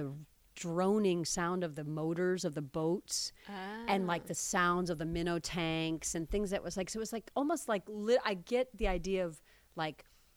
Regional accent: Sandusky, Ohio, United States; I was born in Sandusky, Ohio. I stayed there until I was in sixth grade and then moved to a little town next to it.

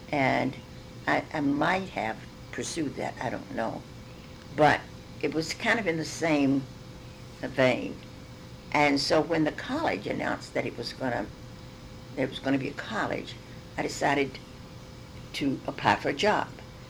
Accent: the South, United States; I grew up in the South, and I didn't know black people except in our kitchen.

